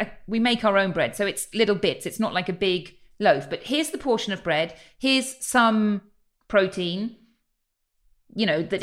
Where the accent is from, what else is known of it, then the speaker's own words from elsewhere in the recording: Spain; English is a second language; Growing up in Spain, we're just so spoiled in terms of fruit and vegetables.